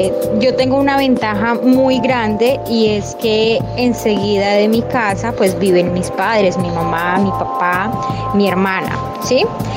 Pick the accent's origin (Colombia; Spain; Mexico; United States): Colombia; Cimitarra, Santander; yo soy de Cimitarra, Santander